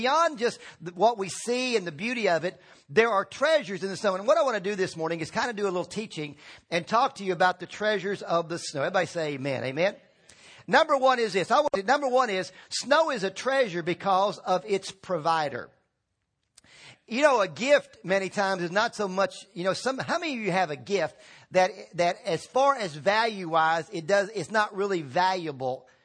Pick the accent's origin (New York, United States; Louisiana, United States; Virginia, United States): Virginia, United States; I grew up in Virginia, and we loved the wintertime because we knew we could make money.